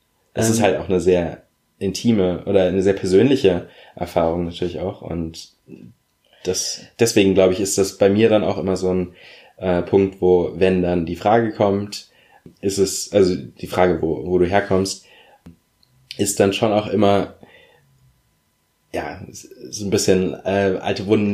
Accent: Berlin, Germany; Also sie ist ein Wessi, ich bin ein Wessi. Und ja, ich habe mich natürlich dadurch gerade in meiner Kindheit größtenteils als Berliner gefühlt und nicht irgendwie als Afrodeutsch oder als Nigerianer oder.

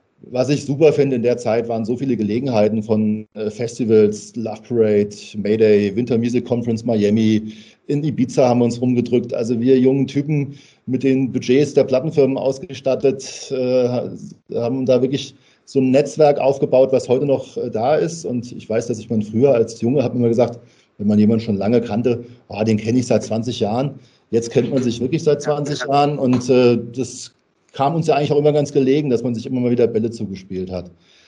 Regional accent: Hesse, Germany; Ich bin gebürtiger Hesse und das hört man manchmal auch.

